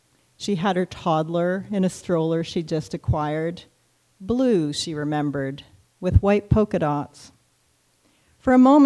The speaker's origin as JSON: {"language": "English", "town": "Toronto", "region": "Ontario", "country": "Canada", "tie": "born or raised there", "said": "Let me explain that although I grew up in Toronto"}